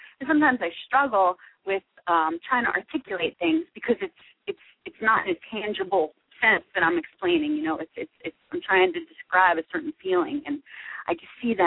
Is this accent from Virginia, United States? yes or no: no; Philadelphia, Pennsylvania, United States; I mean, I was born in Philly, was raised in Philly, and I've worked here.